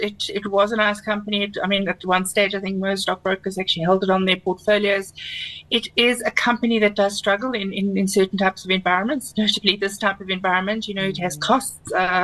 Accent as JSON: {"language": "English", "country": "South Africa", "said": "Now, as a South African consumer, look at that and worry"}